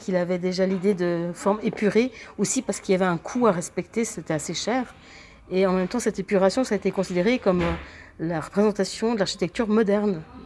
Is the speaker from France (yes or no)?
no; Switzerland; en tant que Suisse